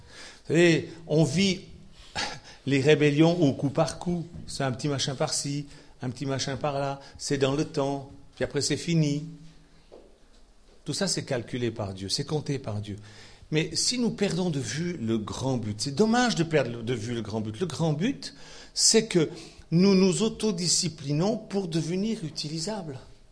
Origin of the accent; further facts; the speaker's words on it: Switzerland; Chez nous, en Suisse, on a des bergers.